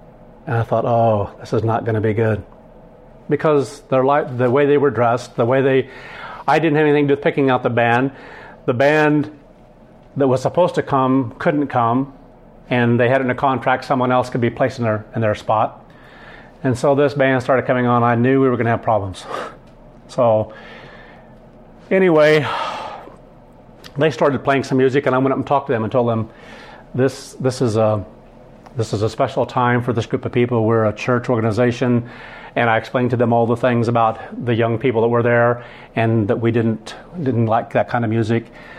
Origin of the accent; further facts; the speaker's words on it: United Kingdom; now in United States; I came from Great Britain, from the college over there. And by the time I got over here